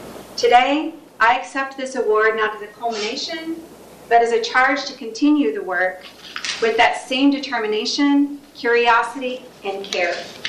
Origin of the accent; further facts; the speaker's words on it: Stendal, Indiana, United States; I grew up in Stendal, a town of 200 people in Indiana